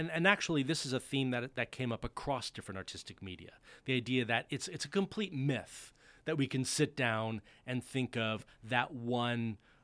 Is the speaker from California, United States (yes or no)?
yes; California, United States; I grew up in Silicon Valley, maybe before it was called Silicon Valley